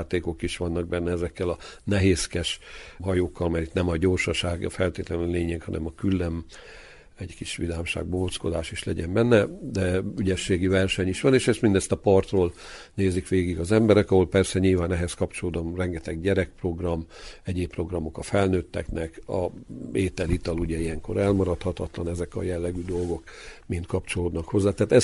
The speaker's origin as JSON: {"language": "Hungarian", "town": "Harta", "region": "Bács-Kiskun", "country": "Hungary", "tie": "born there", "said": "Nekem nem csak Harta a szívem csücske, ugye én ide is születtem"}